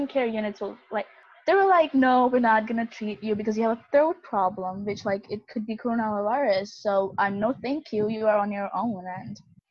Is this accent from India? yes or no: yes; India; And I am from India, so that would mean I'll be taking classes like at 3 a.m.